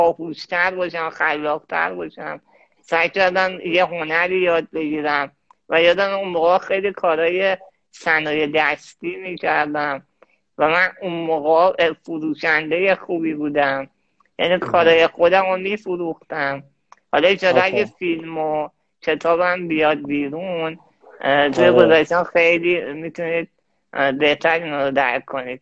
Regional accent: Tehran, Tehran Province, Iran; born there; من متولد تهرانم و سال 66

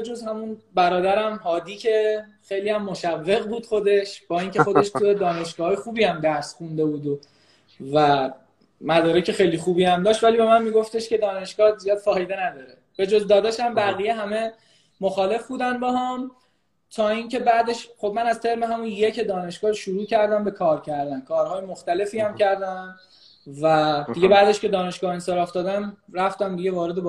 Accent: Shahr-e Rey, Tehran Province, Iran; من متولد 10 بهمن 73 هستم و تو شهر ری به دنیا اومدیم و بزرگ شدیم.

